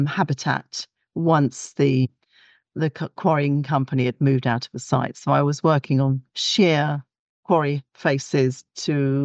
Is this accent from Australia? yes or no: no; London, United Kingdom; I grew up in London with a lovely big garden full of wildlife.